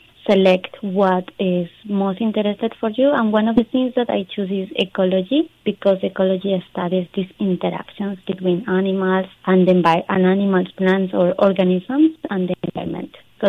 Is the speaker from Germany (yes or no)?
no; Cusco, Peru; So, I am originally from Cusco in Peru, from the Andes.